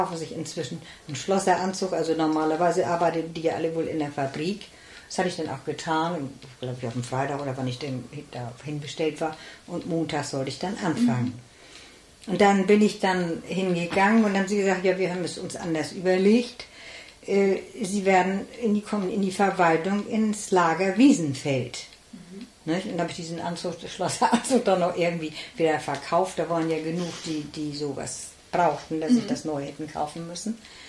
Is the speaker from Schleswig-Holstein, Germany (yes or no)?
yes; Tremsbüttel, Schleswig-Holstein, Germany; Ich stamme aus Tremsbüttel. Und bin in Arnsburg in die Stormann-Schule gegangen